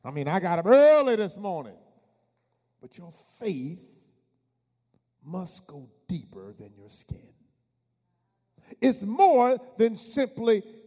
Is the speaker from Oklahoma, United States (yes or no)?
no; New Jersey, United States; I told him, I said, I'm from Jersey. I'm going to school in Norfolk. I was at Norfolk State.